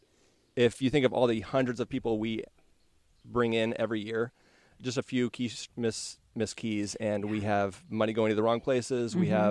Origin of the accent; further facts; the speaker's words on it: Alaska, United States; I am from Alaska.